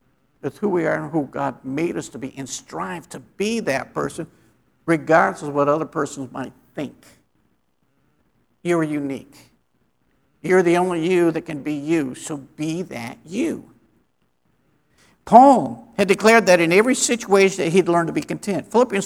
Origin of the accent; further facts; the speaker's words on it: Wichita, Kansas, United States; because I grew up here in Wichita.